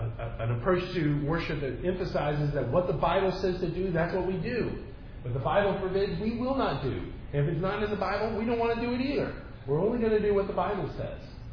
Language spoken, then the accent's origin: English; Philadelphia, Pennsylvania, United States; up back home where I was born, and I can say up back home in a lot of places, up back home where I was born in Philadelphia